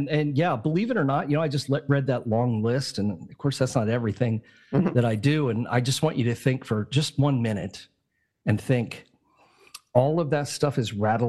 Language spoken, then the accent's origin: English; Decatur, United States; I grew up in Decatur, and there was one there.